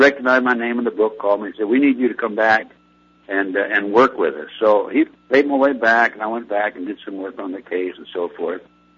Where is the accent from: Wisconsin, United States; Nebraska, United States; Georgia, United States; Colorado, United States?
Nebraska, United States; Lincoln; And he, and by the way, Lincoln, Nebraska is my hometown.